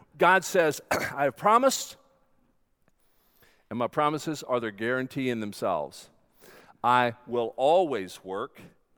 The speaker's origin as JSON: {"language": "English", "region": "North Carolina", "country": "United States", "said": "Now, I'm from North Carolina, and where I'm from, we would say, that stinks."}